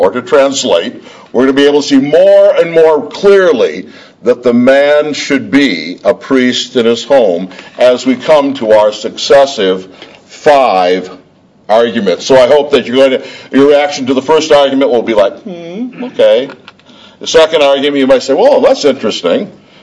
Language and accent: English; Michigan, United States; I'm from Michigan, and one of the clearest geographical marks of North America are the Great Lakes